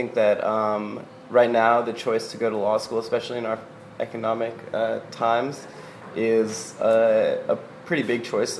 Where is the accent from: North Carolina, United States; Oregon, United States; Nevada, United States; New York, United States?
Nevada, United States; Las Vegas; I grew up in Las Vegas, which was a red state.